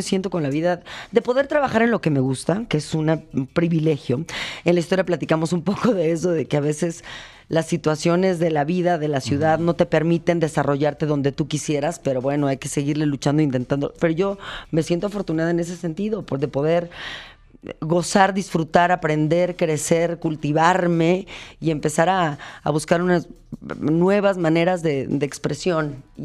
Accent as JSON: {"language": "Spanish", "country": "Mexico", "said": "Soy un mexicano"}